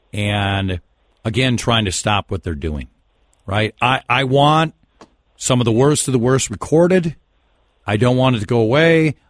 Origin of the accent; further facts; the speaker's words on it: Minnesota, United States; accent: Minnesota; If I go somewhere else, I have my Minnesota accent, apparently.